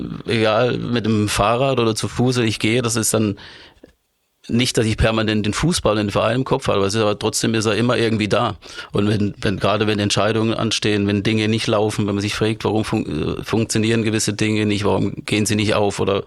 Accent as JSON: {"language": "German", "town": "Neuenburg am Rhein", "region": "Baden-Württemberg", "country": "Germany", "said": "ich komme tatsächlich aus dem Ort, in Neuenburg am Rhein, da bist du fußläufig in 5 Minuten einfach am Rhein."}